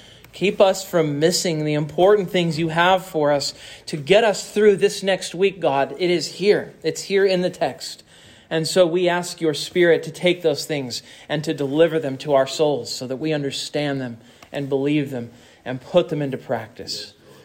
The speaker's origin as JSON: {"language": "English", "region": "Kansas", "country": "United States", "said": "And I was from Kansas, but I was cheering for the 49ers every time there was a Super Bowl."}